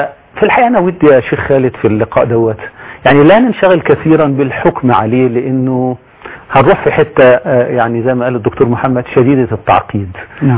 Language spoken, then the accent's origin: Arabic; Egypt; موجودة في نفوسنا كمصريين وكعرب